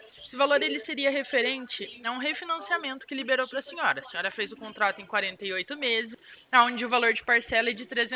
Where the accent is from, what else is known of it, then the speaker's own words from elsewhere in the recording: Rio Claro, São Paulo, Brazil; Eu sou do interior de São Paulo. A senhora conhece Rio Claro?